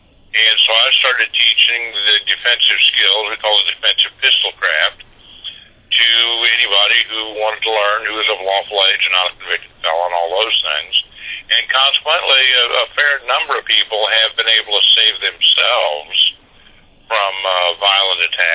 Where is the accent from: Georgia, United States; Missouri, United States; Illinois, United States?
Missouri, United States; moved away as an adult; I grew up in St. Louis County. And in all the time growing up there, I mean, until I left at about 18, I really never knew anybody who was a victim of violent crime.